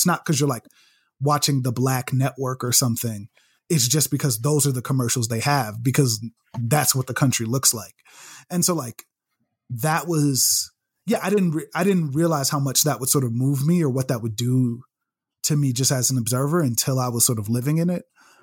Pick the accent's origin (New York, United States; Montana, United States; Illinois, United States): Illinois, United States; Chicago; Cause like I grew up in Chicago in like very Black neighborhoods